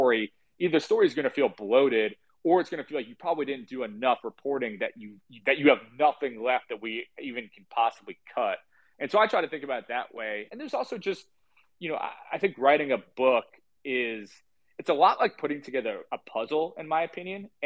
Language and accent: English; New Jersey, United States; You know, I'm from Jersey.